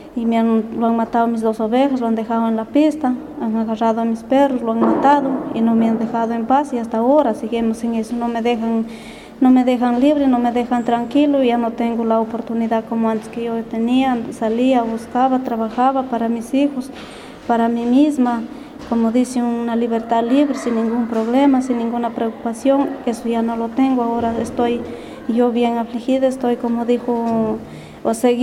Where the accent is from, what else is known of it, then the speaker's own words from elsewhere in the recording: Sorochuco, Cajamarca, Peru; soy del distrito de Sorochur, provincia de Salentín, departamento de Cajamarca. Esto, soy una comunera